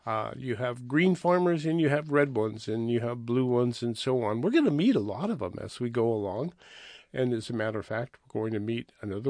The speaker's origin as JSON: {"language": "English", "town": "Billings", "region": "Montana", "country": "United States", "tie": "born or raised there", "said": "My father was a machinist who worked on trucks. in growing up in Billings, Montana, along the interstate there, trucks would come through and they would break down."}